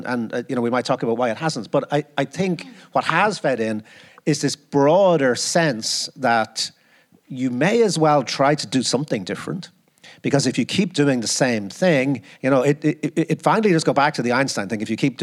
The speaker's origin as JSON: {"language": "English", "country": "Ireland", "said": "we like to think of ourselves, you know, as the Irish are very adventurous, poetic, imaginative people."}